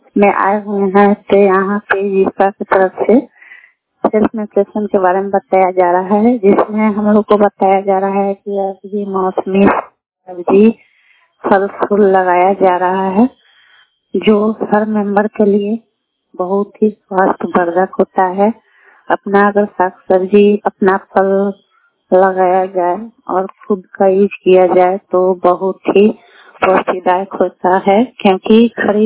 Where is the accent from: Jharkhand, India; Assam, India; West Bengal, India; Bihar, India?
Bihar, India; Lalgarh Guniya; मैं लालगढ़ गुनिया पंचायत के निवासी हूँ।